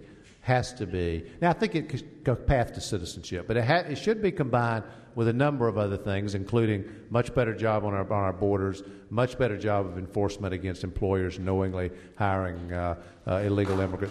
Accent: South Carolina, United States; also born or lived in Georgia; I was born in 1953 in South Carolina. I lived my whole youth in South Carolina, Georgia, and North Carolina.

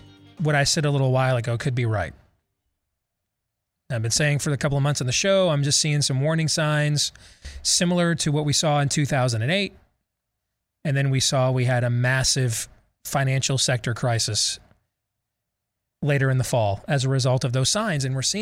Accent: Michigan, United States; might have ended up back in my home state of Michigan

